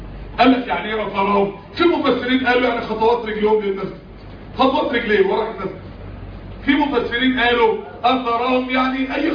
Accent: Mansoura, Dakahlia, Egypt; انا طبعا ايام ما كنت في ثانوي ما كانش في حاجه اسمها كمبيوتر اصلا عندنا في المنصوره،

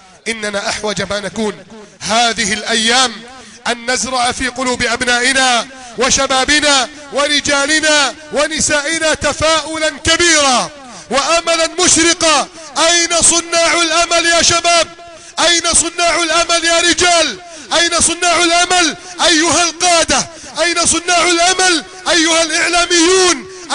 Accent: Egypt

